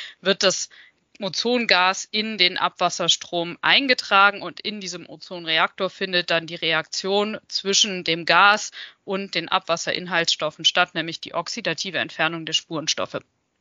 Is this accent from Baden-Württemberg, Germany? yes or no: yes; Baden-Württemberg, Germany; werden mich die Wege ans Kompetenzzentrum Spurenstoffe Baden-Württemberg tragen, also in meine alte Heimat zurück